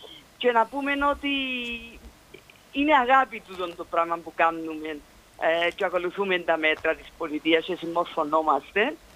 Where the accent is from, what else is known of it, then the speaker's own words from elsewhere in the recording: Nicosia, Nicosia District, Cyprus; είμαι από Λευκοσία.